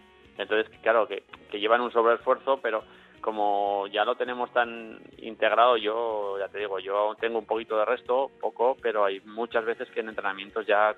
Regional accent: Zaragoza, Aragon, Spain; Sí, somos de Zaragoza.

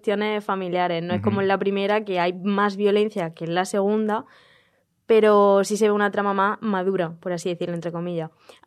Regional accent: Andalusia, Spain; soy andaluza, pero no gatita

